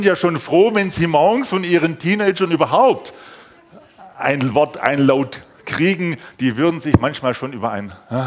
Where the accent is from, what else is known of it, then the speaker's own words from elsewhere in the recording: Sulz am Neckar, Baden-Württemberg, Germany; Und ich bin ja gar nicht so weit weg von hier aufgewachsen in Sulz am Neckar, kleines Dorf, Sigmarswangen, falls das jemand kennt. Und da ist der übliche Gruß, grüß Gott. Jetzt kam ich mit 15 Jahren zum Glauben